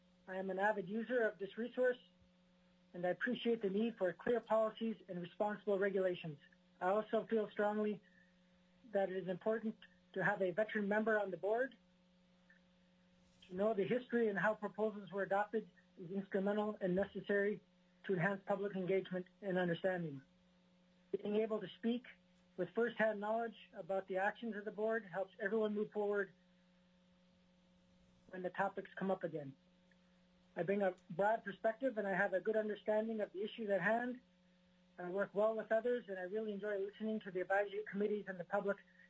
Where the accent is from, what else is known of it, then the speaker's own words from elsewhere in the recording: Alaska, United States; also born or lived in McGrath; now in Bethel, United States; I was born and raised in Alaska on the Kuskokwim River. I lived in McGrath for 20 years and most currently Bethel for the last 30 years.